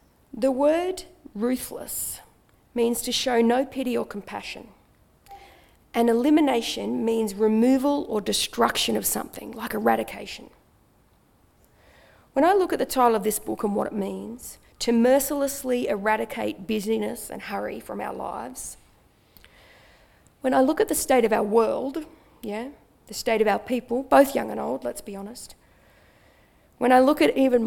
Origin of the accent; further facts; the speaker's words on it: Australia; "Kangaroo, that's Australian. I'm from Australia,"